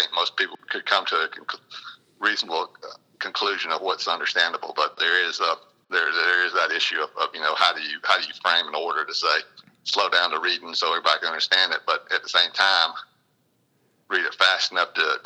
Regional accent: Mississippi, United States; No, I can't. I'm from South Mississippi. I can't talk that high or that fast.

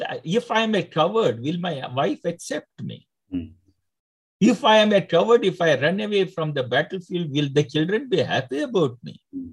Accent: India; When I'll take it as an Indian point of view rather than say the everything.

